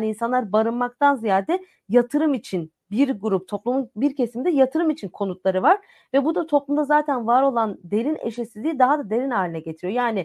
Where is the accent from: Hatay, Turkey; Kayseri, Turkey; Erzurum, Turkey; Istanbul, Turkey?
Istanbul, Turkey; İstanbul gerçekten yaşadığım yani doğma büyüme İstanbullu olarak işin içinden çıkılamaz bir şehir.